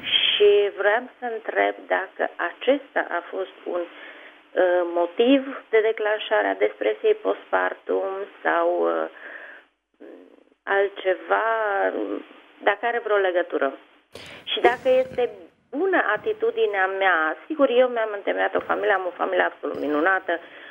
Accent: Cluj, Cluj County, Romania; da. Sunt din Cluj, am 56 de ani.

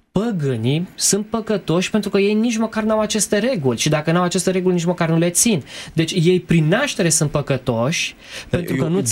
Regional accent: Transylvania, Romania; Eu sunt din Ardeal

